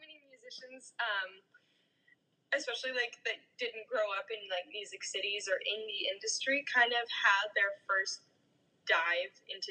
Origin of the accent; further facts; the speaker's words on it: Salt Lake City, Utah, United States; And I mean, yeah, I grew up in Salt Lake City, Utah.